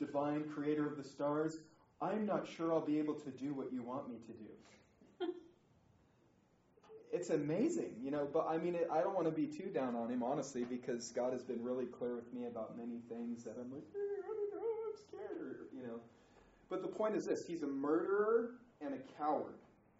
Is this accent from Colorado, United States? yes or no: no; Utah, United States; We're both from Utah.